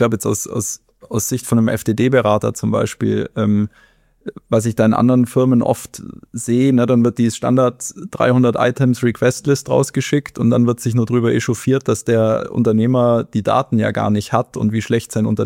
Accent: Bavaria, Germany; Das muss ich als Bayer auch sagen.

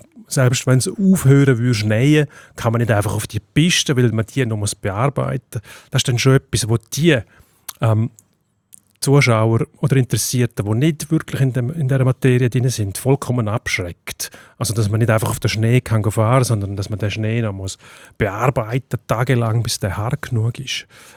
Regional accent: Zurich, Switzerland; ich bin gern Zürcher und ich bin Zürcher.

